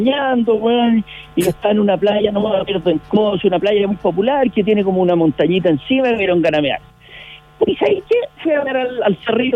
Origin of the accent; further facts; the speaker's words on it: Chile; nosotros como chilenos